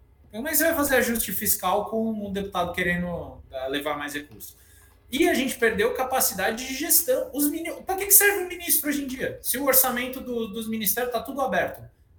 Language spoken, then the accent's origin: Portuguese; Cotia, São Paulo, Brazil; Cotia, que é o município onde eu cresci, que é um município, não é muito simpático, não, mas enfim, é um município da Grande São Paulo que não tem 200 mil habitantes, se eu não me engano.